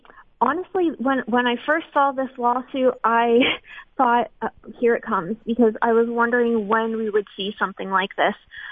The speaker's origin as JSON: {"language": "English", "region": "Pennsylvania", "country": "United States", "tie": "born or raised there", "said": "My home state of Pennsylvania does."}